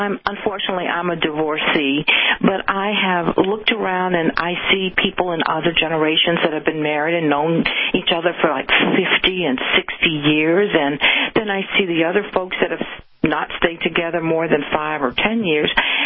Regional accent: New Orleans, Louisiana, United States; And then because of growing up in New Orleans, it's kind of funny

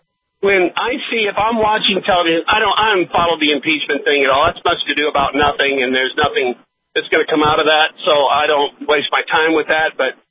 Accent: St. Louis, Missouri, United States; I was born and raised in St. Louis, and I saw that city start dying back in the 60s, early 60s

